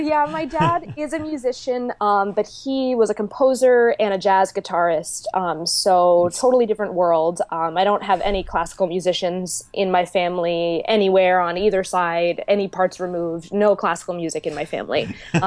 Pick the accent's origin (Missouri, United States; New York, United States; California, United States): New York, United States; Nyack; I'm from the New York area originally, the suburbs, just outside of the city, a little town called Nyack. It's right on the Hudson River. So, great place to grow up, super cultural.